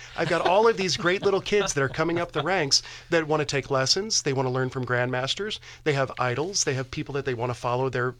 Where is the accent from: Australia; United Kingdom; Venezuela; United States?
United States; So as an American, of course, I'm rooting for my three hometown heroes.